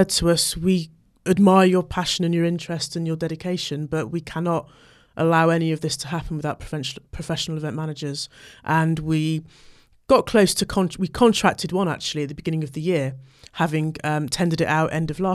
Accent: Easton, South West England, United Kingdom; I live in St Paul's. I was born in Easton, or grew up in Easton, and so I think I've attended every Carnival since I was born. I used to have a family business in St Paul's

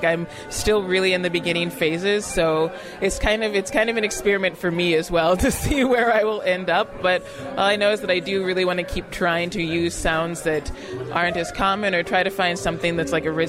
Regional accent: United States; now in Canada; because as an American, like, you're kind of raised to believe that, like, Canada is this really, really diverse and really open place.

